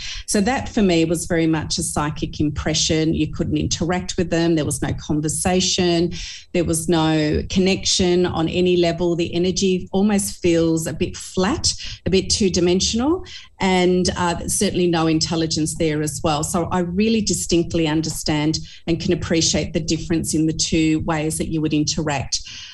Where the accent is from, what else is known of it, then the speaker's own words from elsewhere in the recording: Hobart, Tasmania, Australia; So I grew up in Hobart, and Hobart, of course, was a colony very early in the piece.